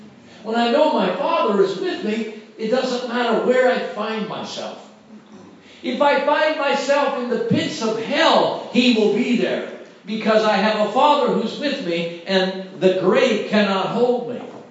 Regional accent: United States; I live in America. I come from America

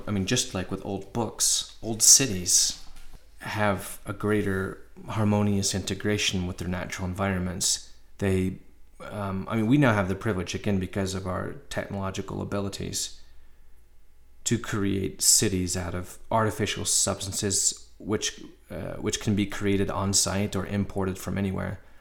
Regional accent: Little Rock, Arkansas, United States; And I know this feeling, growing up in Little Rock, Arkansas, driving over the river and just ignoring it because we have these enormous bridges.

